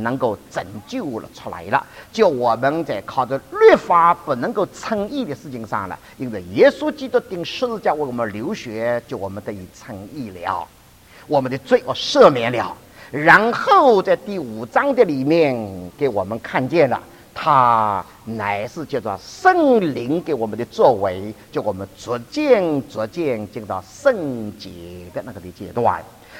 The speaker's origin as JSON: {"language": "Chinese", "region": "Shanghai", "country": "China", "said": "我们上海人是真是不好意思啊"}